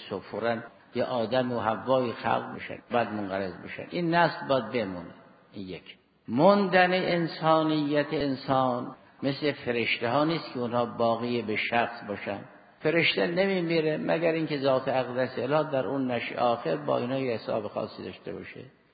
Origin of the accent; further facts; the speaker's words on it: Iran; ما هم ایرانی بودیم، ما هم ایرانی هستیم، منتها ما اسلام را قبول کردیم